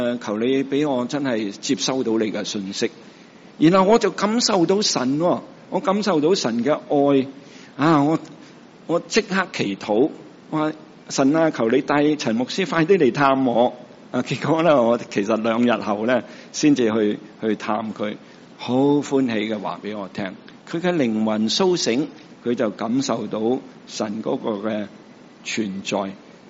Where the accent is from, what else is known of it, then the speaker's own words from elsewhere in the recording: Hong Kong; 我哋食蛇嘅，我哋香港人。